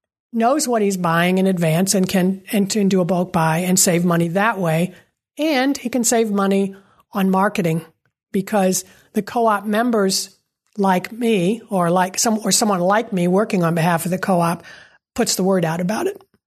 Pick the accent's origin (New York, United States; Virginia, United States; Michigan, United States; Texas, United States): Virginia, United States; Richmond; now in Harrisonburg, United States; I had never been west of the Blue Ridge, although I grew up in Richmond.